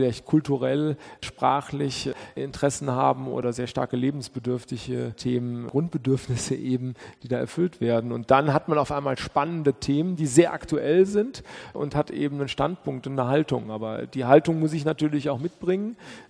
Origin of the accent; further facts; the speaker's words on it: Regensburg, Bavaria, Germany; Ich bin Regensburger und bin noch nie hier gewesen.